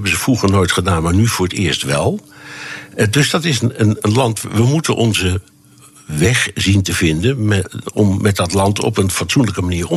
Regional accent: Tehran, Tehran Province, Iran; moved away; ik kwam uit Teheran, waar ik de Iraanse revolutie heb meegemaakt. Mm-hmm. Dus dat was in 1979. En ik kwam toen in Amerika terecht

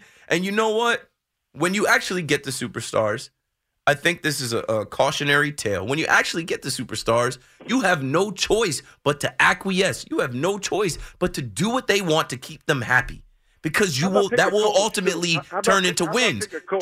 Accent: New Jersey, United States; I'm a Nets fan because I'm from New Jersey. I picked the team.

